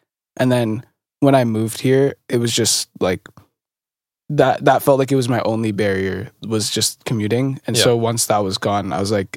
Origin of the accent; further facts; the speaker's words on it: Stouffville, Ontario, Canada; I'm from Stouffville. It's like an hour and a half north of here driving